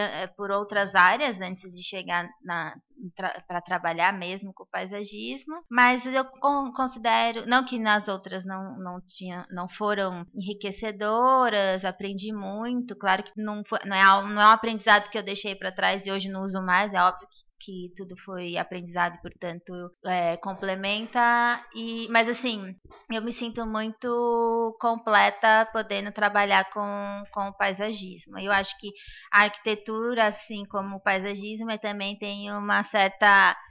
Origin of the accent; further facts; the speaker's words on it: São Paulo, Brazil; eu não sou da cidade de São Paulo, então, como eu sou do interior, eu tive essa oportunidade de ter mais a natureza mais próxima